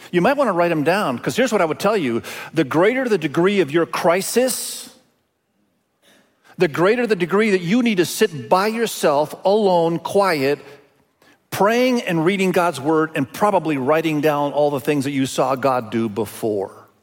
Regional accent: East Nusa Tenggara, Indonesia; first language Indonesian; English is a second language; I grew up in Indonesia. I've told you that many times. Indonesian was my first language. English is my second language, actually. And I speak other Asian languages. But we were there living on the island of Sumba.

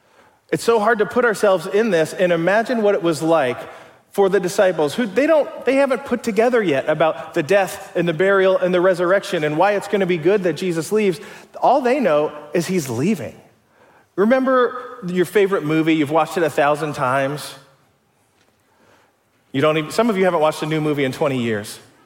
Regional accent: Bellbrook, Ohio, United States; I grew up in Bellbrook, Ohio, nearby. It was an even smaller town when I was a kid in the 90s watching Space Jam.

